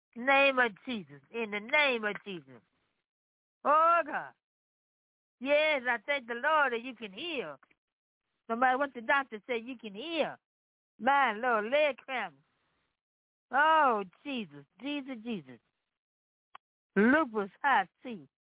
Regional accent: Memphis, Tennessee, United States; I come from Memphis, Tennessee.

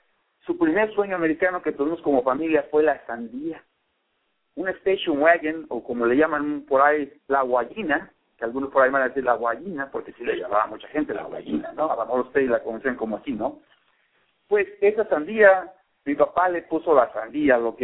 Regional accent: El Alazán, Michoacán, Mexico; moved away; also born or lived in La Alberca; De cuando llego a este país, y yo vengo de Michoacán, ¿no? Con mucho orgullo michoacano, nunca olvido mis raíces

